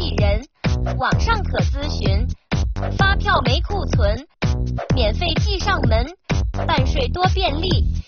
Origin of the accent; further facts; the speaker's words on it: Changchun, Jilin, China; 我是吉林的，吉林长春的